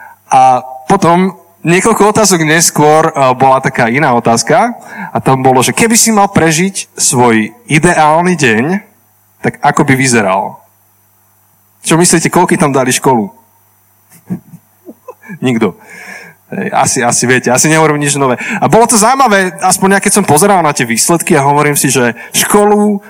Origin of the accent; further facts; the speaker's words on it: Žilina, Žilina Region, Slovakia; som tu zo Žiliny